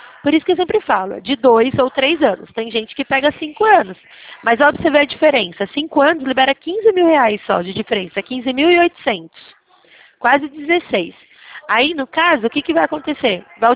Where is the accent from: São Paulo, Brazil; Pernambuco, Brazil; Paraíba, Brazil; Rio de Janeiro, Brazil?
São Paulo, Brazil; Leme; Eu sou de Leme, São Paulo.